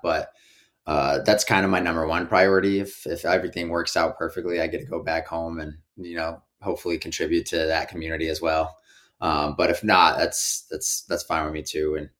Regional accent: Greeley, Colorado, United States; I grew up in Greeley. I was the only one of my family born there and raised.

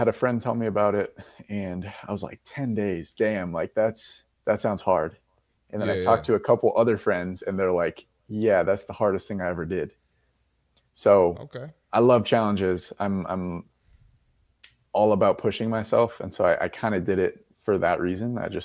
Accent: Minnesota, United States; now in Austin, United States; I am 25 years old, and I am from Minnesota. I live in Austin, Texas now.

